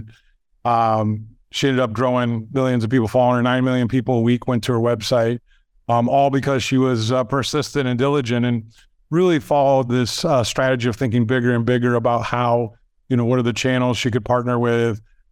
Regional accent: Arizona, United States; I'm from Arizona. So Arizona is another big benefiter of the exodus from California.

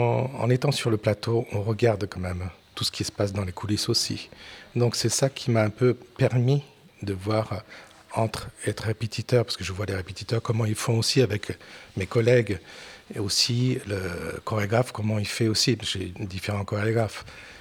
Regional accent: Tokyo, Japan; French is a second language; Parce que quand j'étais ado à Tokyo, c'était comme ça.

